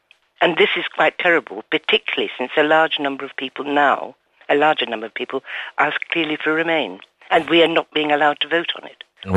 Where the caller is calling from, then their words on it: Valencian Community, Spain; Costa-Blanca.